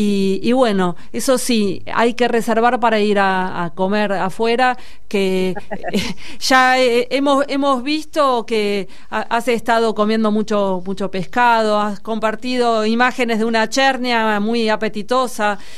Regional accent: Mar del Plata, Buenos Aires Province, Argentina; Vos sabés que yo nací en Mar del Plata. Mar del Plata es mi ciudad natal, sí.

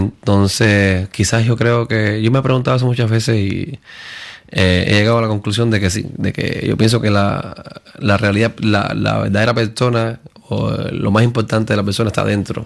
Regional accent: Cuba; now in Miami, United States; Bueno, cuando llego a Miami. Yo me fui de Cuba y...

